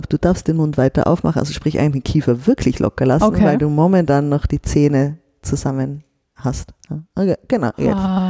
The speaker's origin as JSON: {"language": "German", "town": "Westendorf", "region": "Tyrol", "country": "Austria", "tie": "born or raised there", "also_born_or_lived": "Innsbruck", "said": "Also meine Eltern haben vorher in Innsbruck gewohnt, aber ich war dann schon, ich war halt Baby noch und dann bin wirklich groß geworden dann in Westendorf. Das ist ein ganz kleines Dorf bei Kitzbühel."}